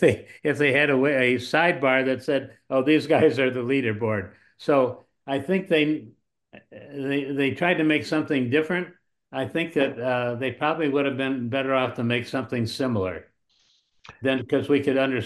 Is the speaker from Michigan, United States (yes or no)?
yes; Michigan, United States; Well, when I grew up, Michigan was really a hotbed of golf.